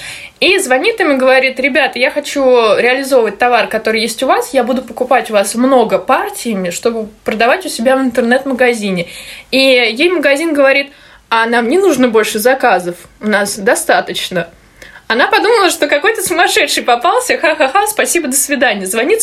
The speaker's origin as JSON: {"language": "Russian", "country": "Russia", "lives_now": "Hungary", "said": "Она из Туниса, я из России"}